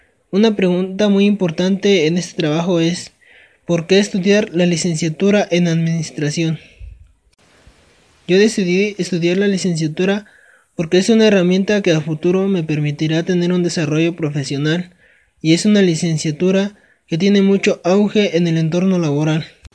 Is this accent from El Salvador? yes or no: no; Atlacomulco, State of Mexico, Mexico; born there; Hola, ¿qué tal? … quiero compartirles un poco de mi trabajo. Nací en Atlacomulco, Estado de México, y actualmente vivo en la comunidad de Mesa de Garnica, municipio de Temascalcingo, Estado de México.